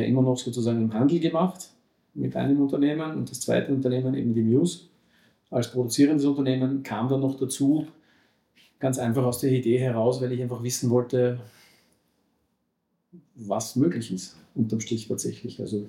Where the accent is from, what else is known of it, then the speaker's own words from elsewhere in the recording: Salzburg, Austria; born there; bin eigentlich zwar geboren in Salzburg, aber fühle mich als Wiener und Salzburger, sagen wir so.